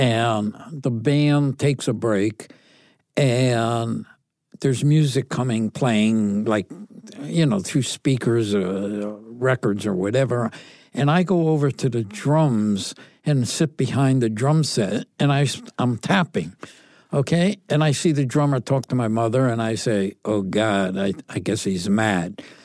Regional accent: Connecticut, United States; But growing up in Connecticut, I grew up on an area called City Point, and it was near the water. So I grew up loving boating.

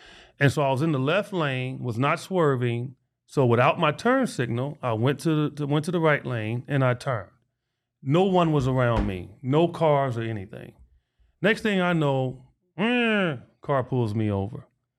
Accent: Chicago, Illinois, United States; And I give them stories of me growing up in Chicago and being chased out of neighborhoods by, you know, white teenagers

